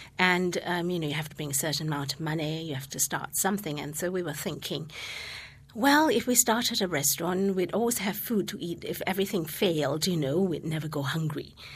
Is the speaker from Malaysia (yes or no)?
yes; Malaysia; English is a second language; like I look at myself when I grew up in my early days, it was very colonial Malaysia. And I think now I'm an English clone.